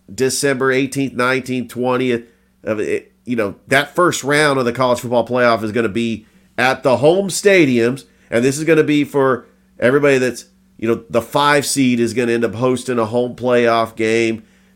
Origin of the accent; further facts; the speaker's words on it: California, United States; And I'm learning, because I'm from California, but I've been living in the South for, well, almost 20 years now.